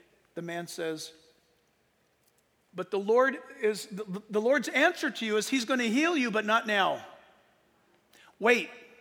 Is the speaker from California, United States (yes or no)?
yes; San Diego, California, United States; And so Lisa was from Anaheim and I was from San Diego, but then both of us, of course, being in Orange County, God brought us together.